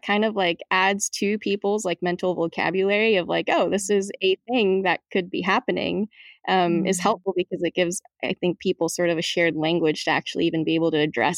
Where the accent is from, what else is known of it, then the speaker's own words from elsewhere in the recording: Georgia, United States; my experiences going through the public school system in where I grew up in Georgia.